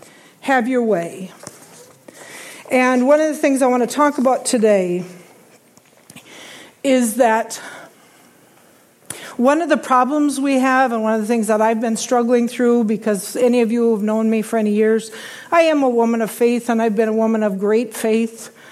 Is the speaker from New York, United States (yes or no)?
no; South Dakota, United States; I'm from South Dakota.